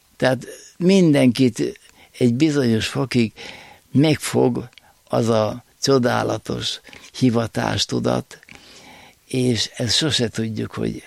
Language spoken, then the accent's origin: Hungarian; Cegléd, Pest, Hungary; Igen, 1970-ben nősültem, én Ceglédi vagyok